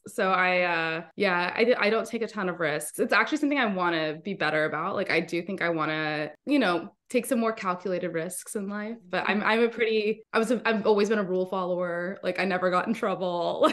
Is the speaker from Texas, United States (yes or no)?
yes; Houston, Texas, United States; So I just moved back to Houston a couple months ago. And I've been trying to get back to my hometown for a while. So all my family's here. I love Houston. It's where I grew up.